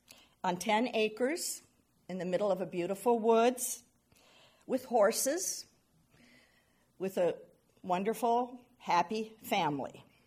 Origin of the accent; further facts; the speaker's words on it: Detroit, Michigan, United States; born there; So I was born in Detroit, Michigan during the Second World War.